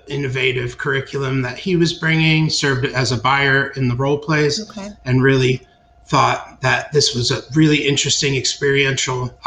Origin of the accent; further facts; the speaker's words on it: Connecticut, United States; Yeah, I grew up in Connecticut mostly. I moved around a little bit as a child